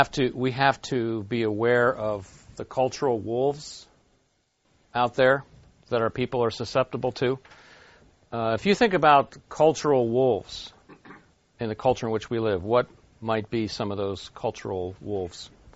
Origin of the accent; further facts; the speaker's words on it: Pennsylvania, United States; in my hometown, conservative Eastern Lancaster County